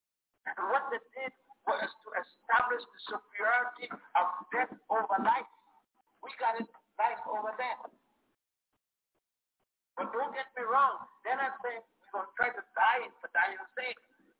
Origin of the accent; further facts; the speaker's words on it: Puerto Rico; also born or lived in Virgin Islands; I grew up in the Caribbean, Puerto Rico, the Virgin Islands.